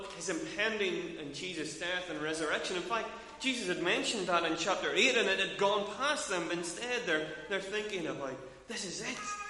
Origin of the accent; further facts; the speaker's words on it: Northern Ireland, United Kingdom; But we're from Northern Ireland